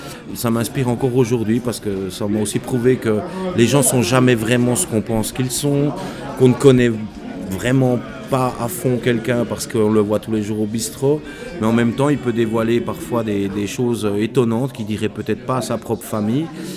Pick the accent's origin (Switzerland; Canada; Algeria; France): Switzerland; Saint-Ursanne, Jura; Donc, j'y ai passé effectivement toute ma jeunesse dans un bistrot.